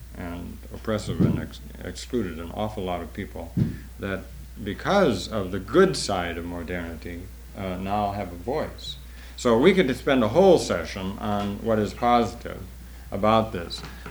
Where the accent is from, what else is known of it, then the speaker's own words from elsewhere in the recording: Manhattan, New York, United States; I'm a New Yorker, you understand, Upper West Side of Manhattan